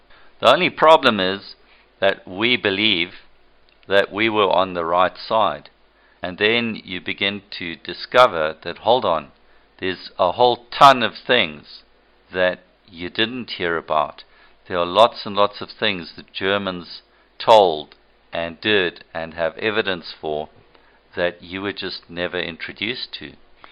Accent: Zimbabwe; I grew up in Rhodesia, in what had been a British colony, and I went to school at a school named after Winston Churchill.

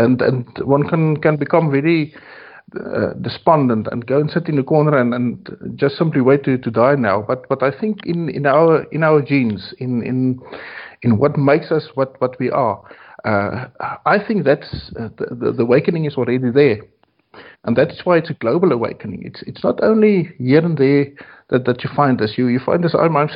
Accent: South Africa; it's also very interesting for me as a South African to listen to all these things

